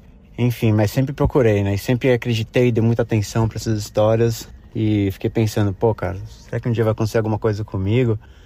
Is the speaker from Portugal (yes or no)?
no; São Paulo, Brazil; eu sou de São Paulo